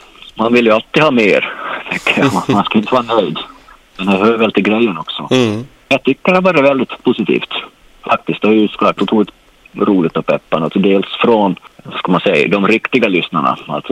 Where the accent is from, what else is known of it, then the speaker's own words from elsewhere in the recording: Perstorp, Skåne, Sweden; now in Stockholm, Sweden; Jag är från ett ställe som heter Perstorp i Skåne i Sverige. Men vi bor alla tre i Stockholm i dagens läge.